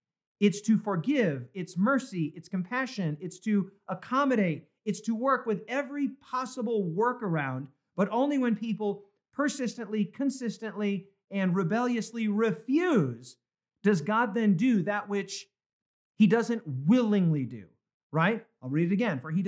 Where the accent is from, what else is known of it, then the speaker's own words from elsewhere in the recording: Wyoming, United States; That's where I'm from. Born and raised in Wyoming, went to school in Wyoming. Windy, windy, windy.